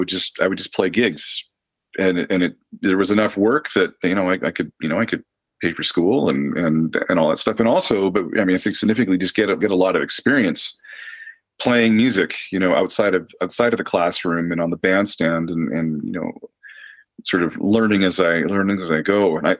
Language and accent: English; Saskatchewan, Canada; moved away as an adult; now in Montreal, Canada; like I grew up in Saskatchewan, but I moved to Montreal when I was 18.